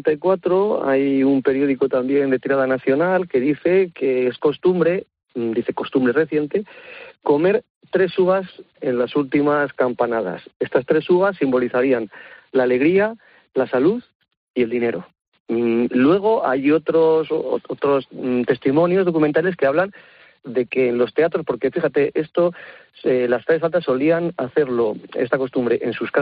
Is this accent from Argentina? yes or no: no; Valladolid, Castile and León, Spain; Yo soy de Valladolid